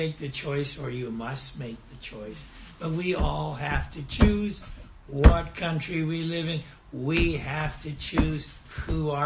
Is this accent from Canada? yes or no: yes; Canada; born there; Now, I was born in Canada.